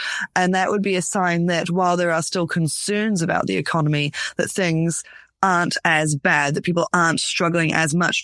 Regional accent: Te Awamutu, Waikato, New Zealand; even in my hometown, Te Awamutu, I've been walking along the street and there's a few extra closures recently

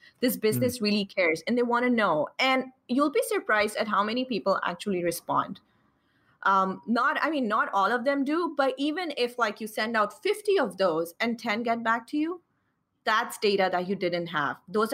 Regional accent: Pakistan; I am a Pakistani Muslim hijabi freelance copywriter.

